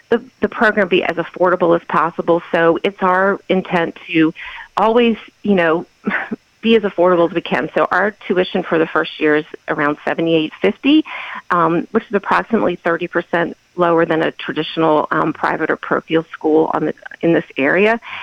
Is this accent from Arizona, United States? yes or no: no; Louisiana, United States; And of course, we're from Louisiana, so we like to celebrate things.